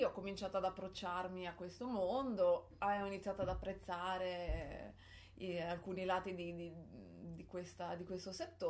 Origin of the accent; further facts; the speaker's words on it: Veneto, Italy; moved away as an adult; io sono nata in provincia di Treviso, ho fatto le mie scuole lì e mi sono trasferita a Bologna per fare il DAMS